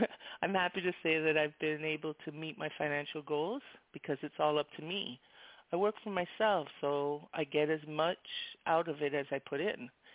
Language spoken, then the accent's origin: English; Toronto, Ontario, Canada; now in Miami, United States; Well, I'm from the U.S. My family is originally from Jamaica. I was raised in Toronto, Canada. I've been in the United States since 1977 when my family decided to move down to Miami, Florida. I've been here ever since, so this is my home.